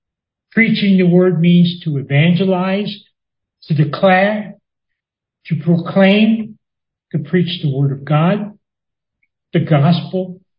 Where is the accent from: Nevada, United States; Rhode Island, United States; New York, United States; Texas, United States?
New York, United States; New York City; And when I was growing up in New York City, you had to stay with your family.